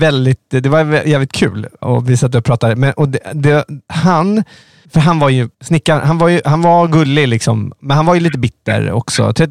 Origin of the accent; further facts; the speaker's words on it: Stockholm, Stockholm County, Sweden; ja men det är väl minst jag kan göra som stockholmare.